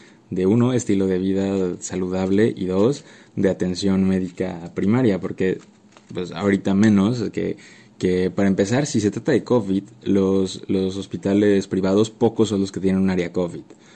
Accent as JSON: {"language": "Spanish", "country": "Mexico", "said": "ya somos así los mexicanos y ya nos chingamos"}